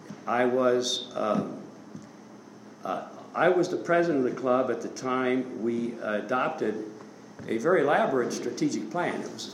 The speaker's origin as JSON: {"language": "English", "town": "Centerville", "region": "Iowa", "country": "United States", "tie": "born or raised there", "said": "All right, well, my wife Barbara and I were both born and raised in Centerville, Iowa, which is a county seat town about 90 miles south of here, just north of the Missouri border."}